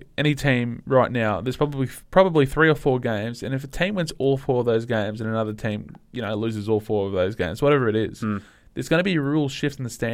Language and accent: English; Australia; I'd like to see, obviously, Ben Simmons get into a finals would be great as an Australian